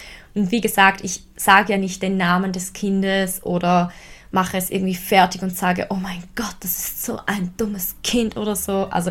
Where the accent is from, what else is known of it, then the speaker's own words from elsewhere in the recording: Switzerland; Aus der Sonntagszeitung heißt sie bei uns in der Schweiz.